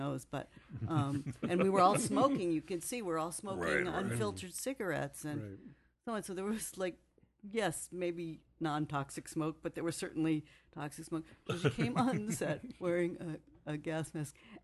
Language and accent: English; New York, United States; Growing up in Greenwich Village, I'm working on a book.